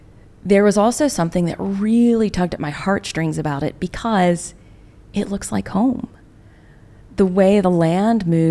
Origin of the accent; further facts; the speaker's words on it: Chattanooga, Tennessee, United States; I am from Appalachia. I'm from Chattanooga, Tennessee, which, although it is a city in Appalachia